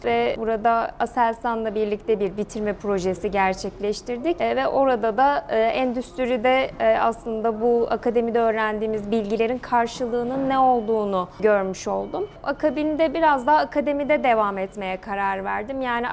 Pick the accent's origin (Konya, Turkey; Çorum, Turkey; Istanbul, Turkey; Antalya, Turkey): Konya, Turkey; also born or lived in Aksaray; 1992 doğumluyum. Aksaray'da doğdum. Aslen Konyalıyız. Meram Fen Lisesi'nde Konya'da lise eğitimime devam ettim. Oradan mezun oldum.